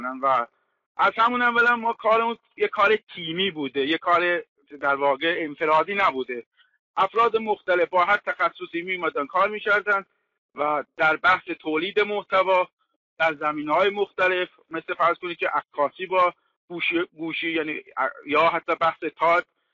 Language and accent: Persian; Tabriz, East Azerbaijan, Iran; چون من تبریزی هستم،